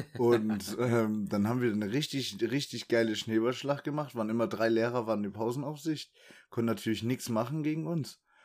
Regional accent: Bavaria, Germany; also bei uns in Bayern damals hieß das immer Verweise oder hier, glaube ich, Tadel.

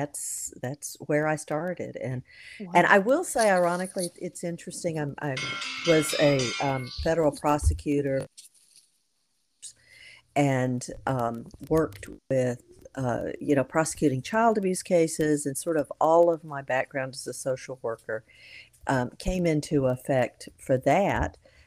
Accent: Georgia, United States; I grew up in North Georgia. My family is hillbilly from way back when.

